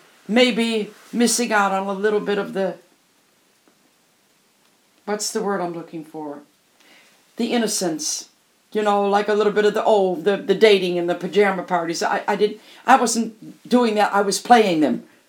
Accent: Detroit, Michigan, United States; I come from Detroit. I was born on June 3rd, 1950

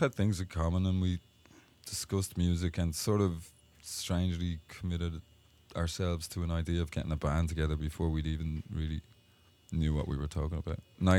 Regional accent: Dublin, Leinster, Ireland; moved away as an adult; now in London, United Kingdom; I grew up in Dublin, Ireland, formed a band

